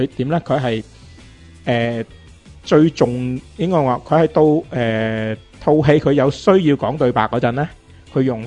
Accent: Hong Kong

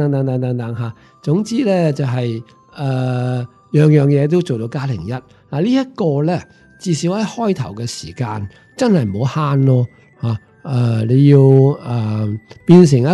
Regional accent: China; 佢叫做栗物啦，我哋中国人都有嘅，我哋叫做叶菜啦

